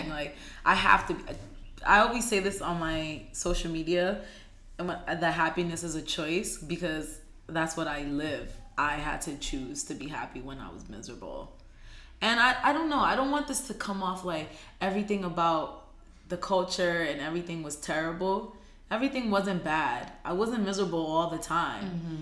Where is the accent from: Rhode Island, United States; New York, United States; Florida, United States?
New York, United States; Bronx; I'm from the Bronx, like, don't play me.